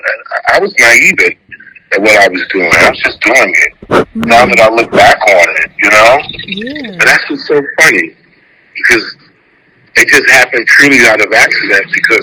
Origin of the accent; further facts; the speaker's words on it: Newark, New Jersey, United States; I lived on Stanley Avenue in Newark. I grew up in Newark, 10th Street. Stanley Avenue, Bergen, around that Clinton Avenue area.